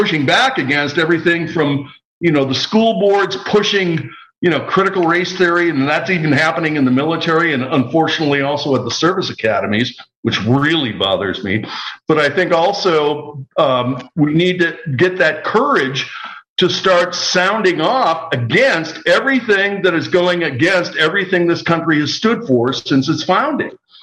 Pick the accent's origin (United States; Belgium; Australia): United States; Wisconsin; I was born and raised in Wisconsin, originally under the American Lutheran Church